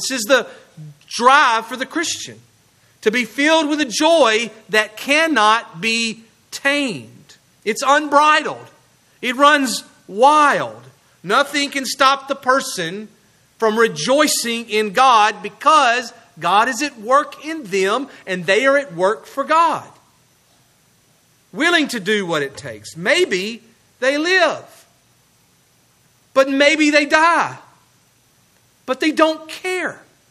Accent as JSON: {"language": "English", "region": "Mississippi", "country": "United States", "said": "That last word's a mouthful for me. I'm from Southwest Mississippi."}